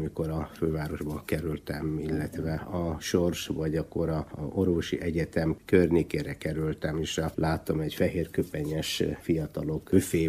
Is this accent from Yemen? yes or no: yes; Taiz Governorate, Yemen; moved away as an adult; now in Hungary; Jemenben egy kis faluban nevelkedtem. Ilyen 120 km a Jemen második legnagyobb városától fekszik. Ott szereztem meg az általános iskolai végzettségem. Ott töltöttem, utána a gimnázium már a városban, Tájzban, és az egyetem már Magyarországon.